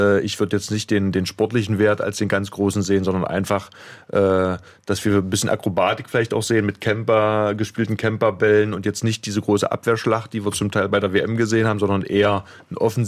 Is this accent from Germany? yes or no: yes; East Germany, Germany; Ich bin im Osten groß geworden, lebe aber auch schon lange Zeit im wiedervereinigten Deutschland beziehungsweise auch im Westen.